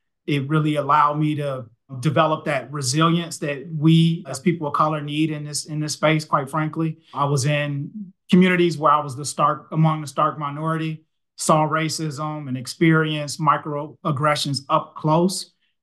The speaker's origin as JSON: {"language": "English", "town": "Chicago", "region": "Illinois", "country": "United States", "tie": "born or raised there", "said": "I was born and raised in Chicago during an era when city parks were gang and crime laden."}